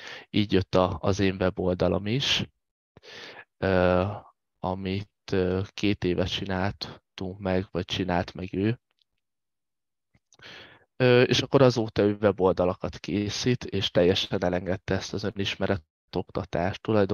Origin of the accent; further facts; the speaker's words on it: Veszprém, Veszprém County, Hungary; also born or lived in Debrecen; Én az első 10 évemet azt Debrecenben éltem, aztán a szüleim úgy döntöttek, hogy kell egy kis helyzet vagy pozíció váltás, és átköltöztünk Veszprémbe, és akkor ott éltem 10 éves koromtól a gimnázium végéig, és utána pedig egyedül felköltöztem Budapestre 19 évesen